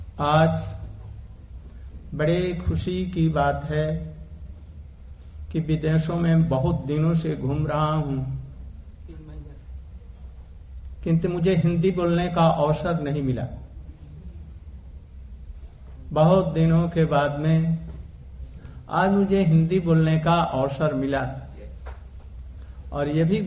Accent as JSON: {"language": "Hindi", "town": "Mathura", "region": "Uttar Pradesh", "country": "India", "said": "मैं भारत से आया हूं, भारत में मैं मथुरा और वृंदावन से आया हूं"}